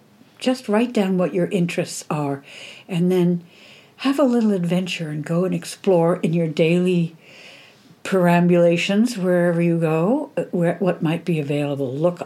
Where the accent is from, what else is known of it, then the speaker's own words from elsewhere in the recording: United States; moved away as an adult; I was alone in a different culture, and being American